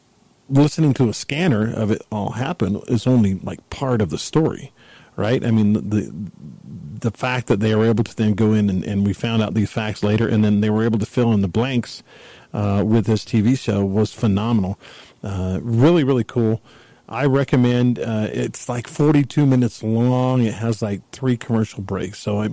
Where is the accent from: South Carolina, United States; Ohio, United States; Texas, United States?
Texas, United States; Now, I grew up in Texas. We had some roaches that were, I mean to tell you, they were as big as... almost as big as your hand.